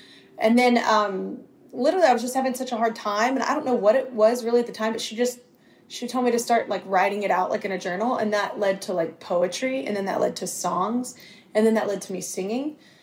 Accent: Fort Worth, Texas, United States; also born or lived in Burleson; I was born in Fort Worth, Texas, and I grew up half my life, or half my childhood life. And then I moved to Burleson, which is a completely different side of the tracks.

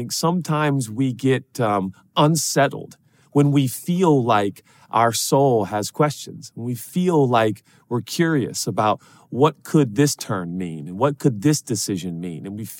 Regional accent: Pacific Northwest, United States; because I am from the Northwest, Portland, Seattle, the Pacific Northwest, one of the most beautiful places in the world.

